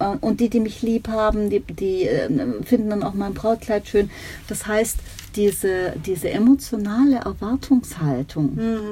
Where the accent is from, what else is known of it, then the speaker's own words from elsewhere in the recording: Baden-Württemberg, Germany; Als Schwabe